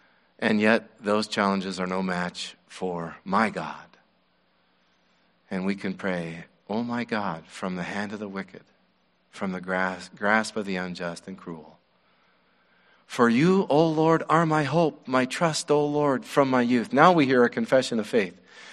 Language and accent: English; Wyoming, United States; Where I was raised in Wyoming, it's the largest national elk refuge in North America.